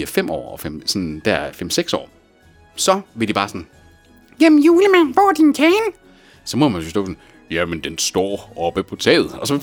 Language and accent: Danish; Skive, Central Denmark Region, Denmark; Og så lige pludselig folk lokalt i Skive, hvor jeg kommer fra